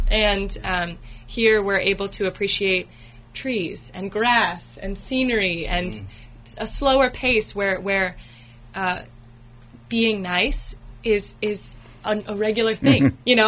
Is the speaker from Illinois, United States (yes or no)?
no; Princeton, New Jersey, United States; now in New York City, United States; Yeah, well, I actually grew up in New Jersey around Princeton, and I went to Penn State for musical theater, and I graduated last May, so I am no longer the youngest crop of grads here in New York City